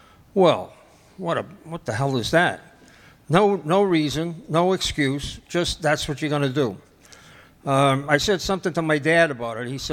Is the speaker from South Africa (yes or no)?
no; Worcester, Massachusetts, United States; I come from Worcester, Massachusetts, which is, oh my word. You're not going to like me now. Worcester is in the middle of Massachusetts. It's a gritty little factory town, which makes Bridgeport look like Greenwich. We were a Catholic household